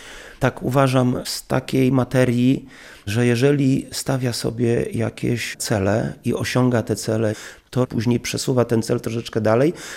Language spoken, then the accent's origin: Polish; Białystok, Podlaskie Voivodeship, Poland; Ja już urodziłem się w Białymstoku, czyli jestem białostoczaninem.